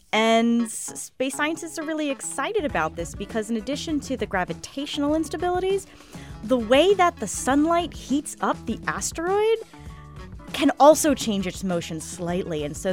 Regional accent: New York City, New York, United States; They, always go after my hometown. Always go after New York City.

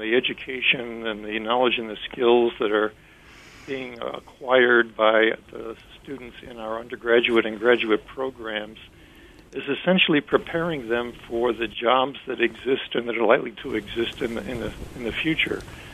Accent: Massachusetts, United States; Well, you mentioned my home state of Massachusetts there a second ago

